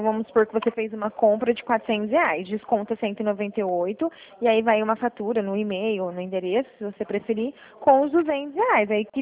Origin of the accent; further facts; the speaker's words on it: Dracena, São Paulo, Brazil; Eu sou daqui da cidade de Dracena